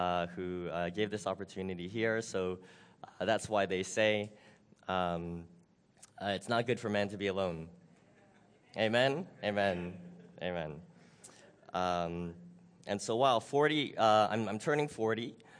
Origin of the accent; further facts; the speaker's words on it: Canada; now in Singapore; I live in Singapore, but I was raised in Canada. I am of Japanese and Chinese descent. I am married to a Indonesian